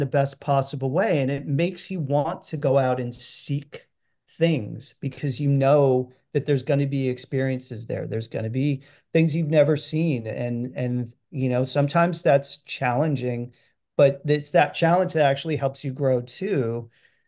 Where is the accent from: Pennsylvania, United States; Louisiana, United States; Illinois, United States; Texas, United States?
Pennsylvania, United States; Pittsburgh; also born or lived in Atlanta / New York / Montreal / Los Angeles; I grew up in Pittsburgh. I lived in Atlanta, New York, Montreal, and spent 12 years in LA and Southern California before I moved here.